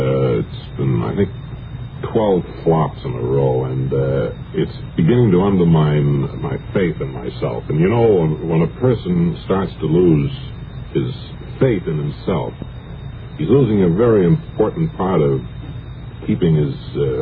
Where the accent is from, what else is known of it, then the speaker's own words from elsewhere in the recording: Terre Haute, Indiana, United States; born there; I was born in Terre Haute.